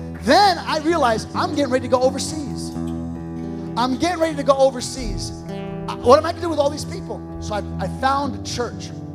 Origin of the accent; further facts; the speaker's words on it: Paramus, New Jersey, United States; They started a church in my hometown in Paramus because of this Bible study.